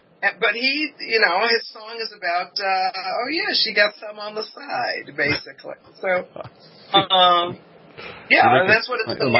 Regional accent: Hollywood, California, United States; and I come from Hollywood, and I love stories.

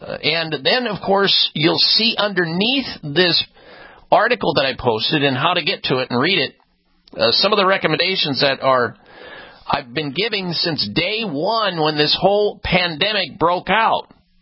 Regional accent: Midwest, United States; when I grew up in the Midwest, there was plenty of bottles of cough medicine because I had five siblings and parents

